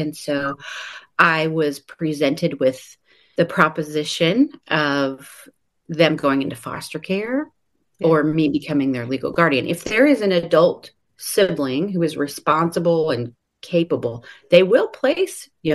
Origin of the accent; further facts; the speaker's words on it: Indiana, United States; I'm from Southern Indiana.